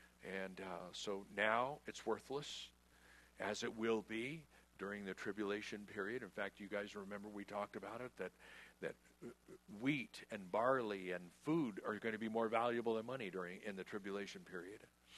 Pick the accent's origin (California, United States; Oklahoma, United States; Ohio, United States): California, United States; San Diego; cruising down University Avenue where I grew up in North Park